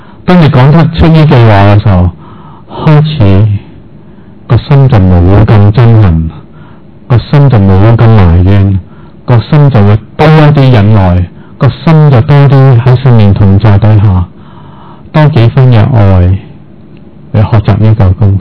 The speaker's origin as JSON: {"language": "Chinese", "country": "China", "said": "我们中国人呢对平安的字是很奇妙的"}